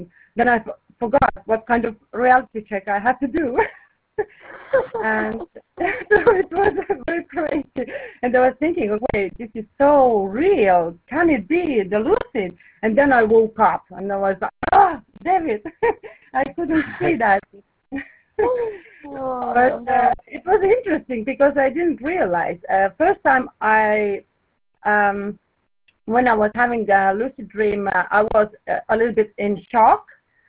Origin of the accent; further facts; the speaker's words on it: Estonia; English is a second language; I'm from Estonia. And I try to speak in English. I do my best because it's not my mother language, but I hope you understand.